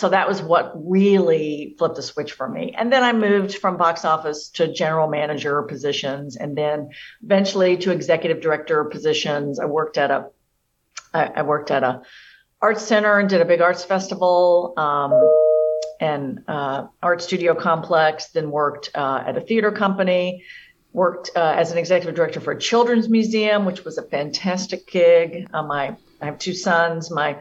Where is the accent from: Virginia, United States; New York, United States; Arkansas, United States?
Arkansas, United States; accent: Southern; So I am not a native Midwesterner. I was born and raised in Arkansas. of all places. And so a Southerner actually by birth. I've managed to sort of work that dialect out of my speech since then.